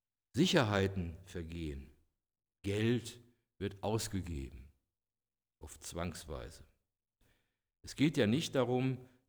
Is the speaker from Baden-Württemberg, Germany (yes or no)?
no; Cologne, North Rhine-Westphalia, Germany; Ich habe damals in Köln gewohnt, das ist meine Heimatstadt.